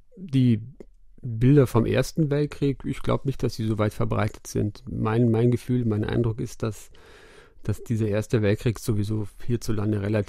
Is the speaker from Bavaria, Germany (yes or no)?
yes; Bavaria, Germany; Na, jetzt bin ich eigentlich schon ziemlich lange in München und vorher war ich im Vorort von München quasi aufgewachsen.